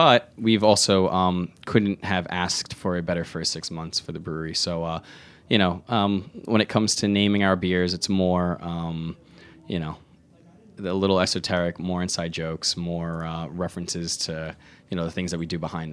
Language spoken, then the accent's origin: English; Staten Island, New York, United States; But just to do it just because we're from Staten Island